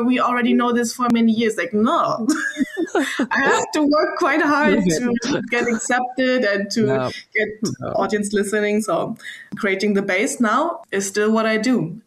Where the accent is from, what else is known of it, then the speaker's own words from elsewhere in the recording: Berlin, Germany; English is a second language; So I'm from Berlin, and I studied there my bachelor and master's prehistoric archaeology.